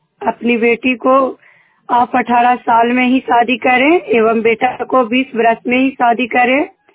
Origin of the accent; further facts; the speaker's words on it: Mahmadpur, Bihar, India; मैं ग्राम महमदपुर के रहने वाली हूँ।